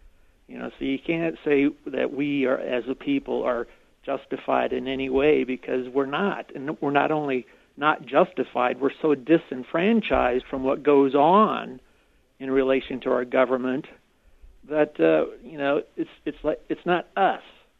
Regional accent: United States; I like to say that I have every right to be arrogant, ignorant, and incredibly stupid because I am American.

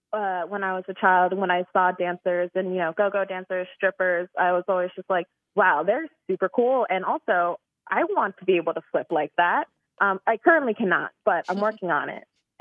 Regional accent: Jamaica, New York, United States; I grew up surrounded by Black people because I grew up in Jamaica, New York.

